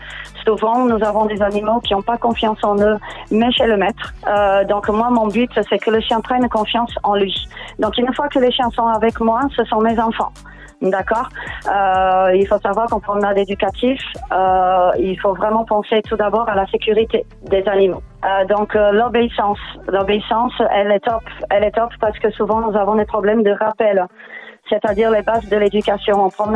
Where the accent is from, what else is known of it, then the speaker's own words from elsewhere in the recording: Portugal; moved away as an adult; now in Saint-Martin; je suis portugaise, je suis arrivée il y a très longtemps sur l'île. Je fais mes études au Portugal ainsi qu'en France.